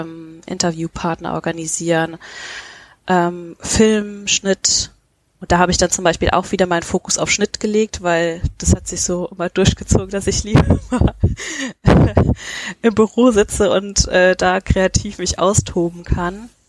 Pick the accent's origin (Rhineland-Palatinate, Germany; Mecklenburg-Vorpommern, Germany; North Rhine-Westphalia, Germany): Rhineland-Palatinate, Germany; now in Mainz, Germany; Das sagt wahrscheinlich keinem was, aber Hunsrück, kleines süßes Dörflein